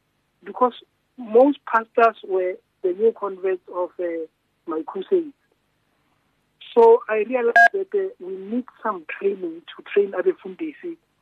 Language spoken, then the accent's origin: English; Mabuluka, North West, South Africa; also born or lived in Johannesburg; I was born in Joburg and raised mostly in a village called Mabuluka in the Northwest. That's where I went to school.